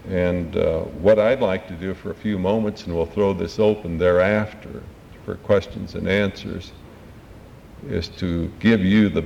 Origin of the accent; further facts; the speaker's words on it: Nevada, United States; now in McLean, United States; we came originally from Nevada and the West, and we loved that. But we decided, both of us, that we would spend our future years here in the great Commonwealth of Virginia. So as a result, we have a home in McLean.